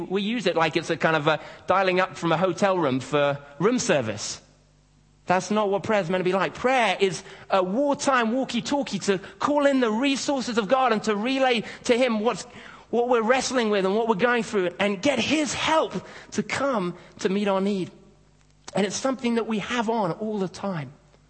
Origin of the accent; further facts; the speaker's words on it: Kenya; when I was growing up in Kenya, we used to have a lot of security guards around different homes and houses and office blocks